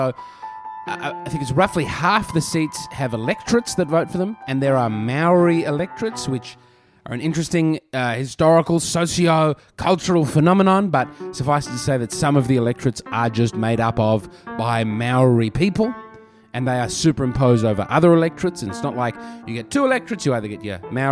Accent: Australia; as an Australian

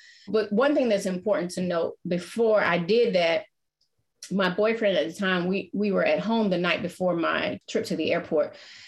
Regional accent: Atlanta, Georgia, United States; You know, growing up in Atlanta was a special place, Kelly. You know, we came from humble beginnings

